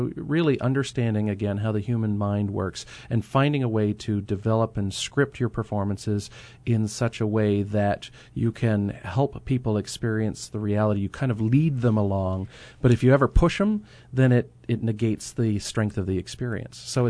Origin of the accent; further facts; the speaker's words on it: Derry, New Hampshire, United States; The church that I went to, I grew up in Derry, New Hampshire.